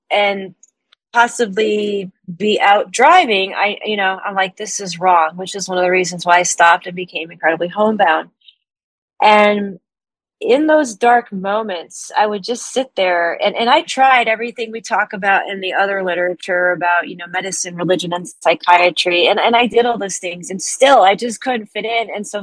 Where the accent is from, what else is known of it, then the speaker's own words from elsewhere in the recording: North Carolina, United States; born there; because of where I was born in North Carolina in the mid-70s.